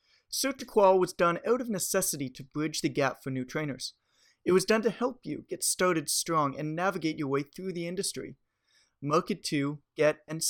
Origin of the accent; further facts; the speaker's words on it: Toronto, Ontario, Canada; I'm back in my hometown of Toronto enjoying the warm weather